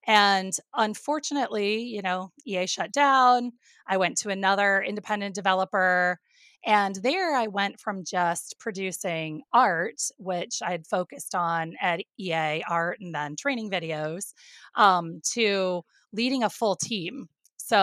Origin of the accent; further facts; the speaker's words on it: Indiana, United States; So, you know, growing up in Indiana, like I had no idea that you could ever be in the games industry.